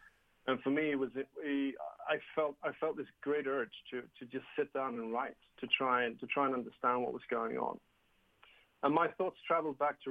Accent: Sweden; also born or lived in England; But I was brought up in Sweden, which belonged to the western side, and I also grew up in England, where my father lives.

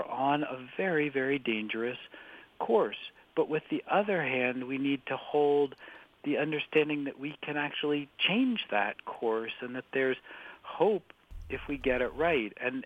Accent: New England, United States; I mean, I grew up and live in New England

